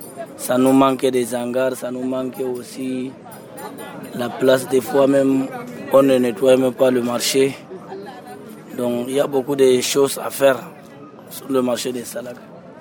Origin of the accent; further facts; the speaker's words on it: Maroua, Far North, Cameroon; Je viens de Maroua.